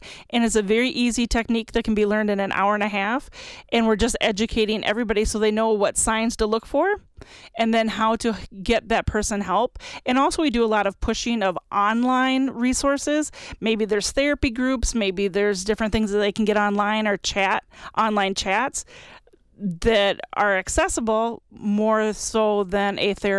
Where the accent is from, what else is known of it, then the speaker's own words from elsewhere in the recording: Dodgeville, Wisconsin, United States; and we did it in my hometown. My daughter played in Dodgeville.